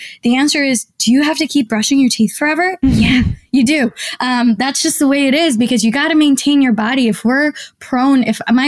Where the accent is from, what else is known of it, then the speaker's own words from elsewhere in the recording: Maryland, United States; now in New York, United States; Maryland is my home state, so sometimes I go visit and I have patients there as well.